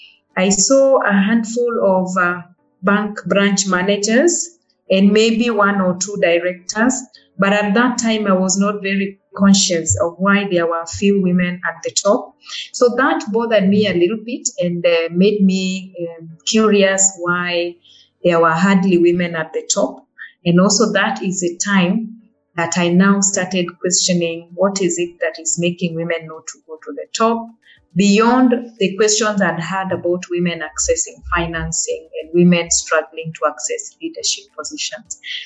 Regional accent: Kenya; I'm a Kenyan, 43 years old

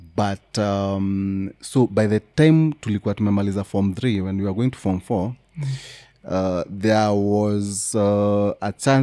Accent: Meru County, Kenya; Because me, I grew up in the village. I come from Meru County.

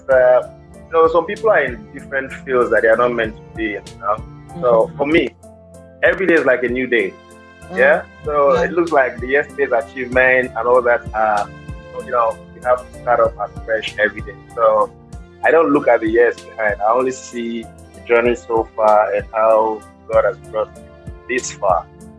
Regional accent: Delta, Nigeria; I'm from Delta State.

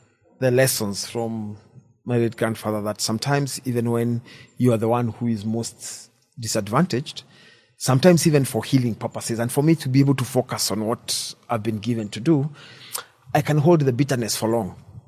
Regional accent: Embu, Embu County, Kenya; I've spent most of my growing up in Embu

